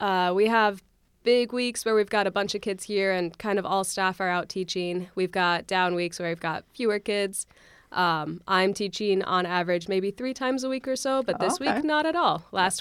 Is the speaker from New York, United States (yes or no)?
no; Ohio, United States; I grew up in Ohio. There was an Antioch campus nearby, so I recognized the name.